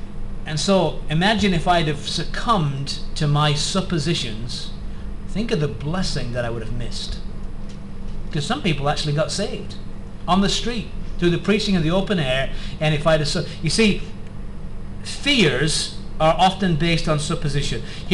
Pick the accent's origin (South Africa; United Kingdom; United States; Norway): United Kingdom; England; even though I'm an Englishman